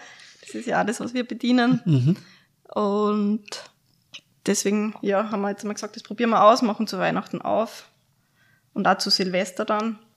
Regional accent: Lower Austria, Austria; Ich bin ja ursprünglich aus dem Waldviertel

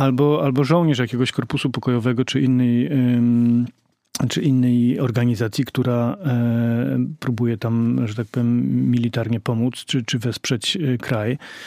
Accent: Bochnia, Lesser Poland, Poland; Jestem z Bochni, ale przyjechałem właściwie z Gdańska dzisiaj.

